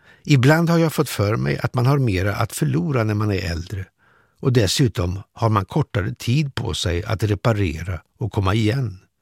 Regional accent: Trollhättan, Västra Götaland County, Sweden; Jag är född 1950 i Trollhättan och där tillbringade jag 50-talet och 60-talet. Mina första 9 år bodde vi i en lägenhet med ett rum och kök på övervåningen hos en skomakare. 1959 flyttade vi till ett litet radhus som låg granne med Edsborg

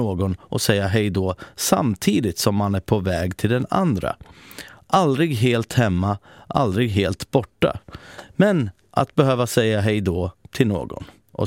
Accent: Finland; now in Sweden; Finland var ju mitt hemland, men jag längtar dit, men det skulle vara väldigt komplicerat att flytta dit.

